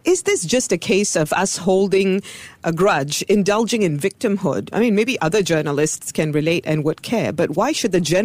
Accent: Singapore; I was born in Singapore and I was bred here.

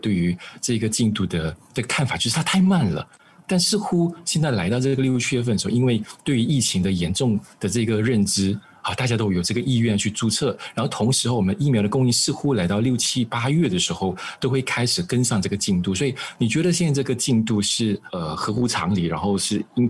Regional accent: Malaysia; 因为我们马来西亚人口就3200万嘛

